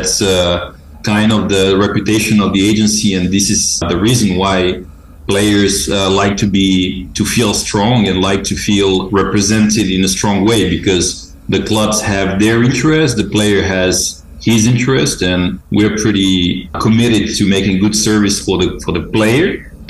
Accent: France; I think both my parents are Serbian, and I'm pretty attached to Serbia. But I must say that I grew up in France. Like, I spent most of my life in France

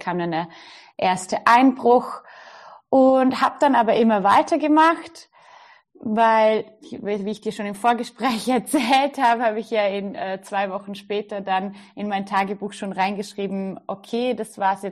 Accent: Vorarlberg, Austria; ich komme aus Österreich, aus dem schönen Vorarlberg am Bodensee.

